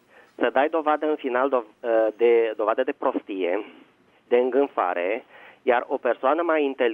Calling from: Bucharest, Romania; din București.

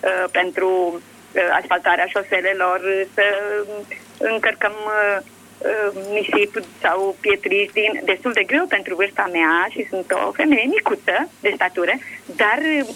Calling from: Pitești, Argeș, Romania; din Pitești.

